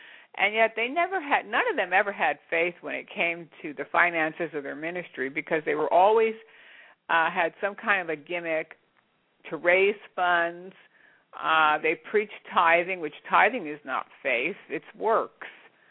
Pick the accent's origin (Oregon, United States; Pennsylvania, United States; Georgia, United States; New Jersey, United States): New Jersey, United States; now in Florida, United States; I grew up in New Jersey, and we had hotter summers there than we ever had here in Florida.